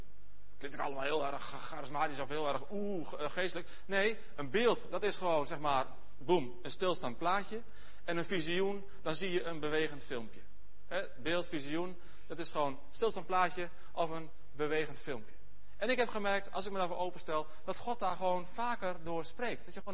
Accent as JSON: {"language": "Dutch", "town": "Alteveer", "country": "Netherlands", "tie": "born there", "said": "in mijn geboortedorp Alteveer."}